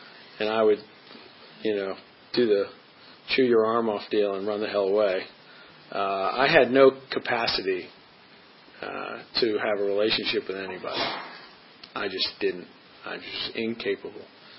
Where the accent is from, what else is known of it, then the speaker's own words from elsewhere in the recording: Chevy Chase, Maryland, United States; And I think it was just because I grew up in Chevy Chase.